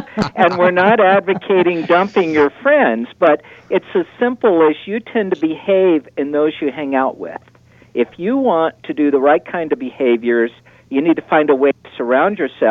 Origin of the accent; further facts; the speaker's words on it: Colorado, United States; You know, I come from Colorado.